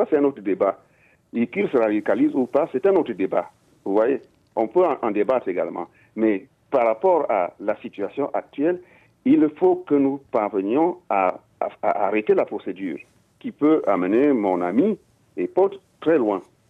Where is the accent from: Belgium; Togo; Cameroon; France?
Cameroon; Je vous assure, moi-même, je suis Camerounais, c'est pénible.